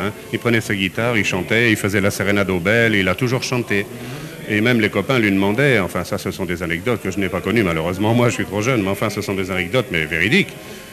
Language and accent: French; Paris, Île-de-France, France; Je suis parisien d'origine, j'ai commencé à faire les puces tout autour de Paris